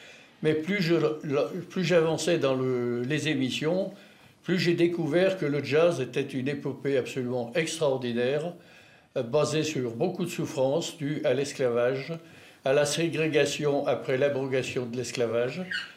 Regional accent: United Kingdom; accent: English; French is a second language; votre patience infinie pour mon épouvantable accent anglais.

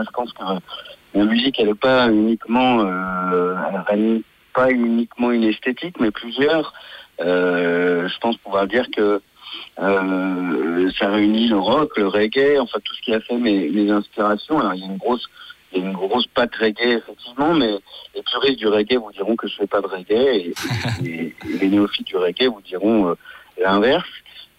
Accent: Lyon, Auvergne-Rhône-Alpes, France; puisque moi je suis lyonnais d'origine.

